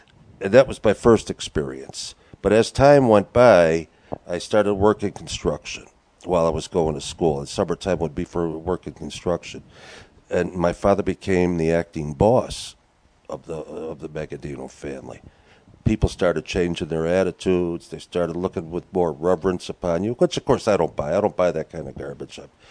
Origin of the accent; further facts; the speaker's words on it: Buffalo, New York, United States; born there; I was born in Buffalo, New York in 1946.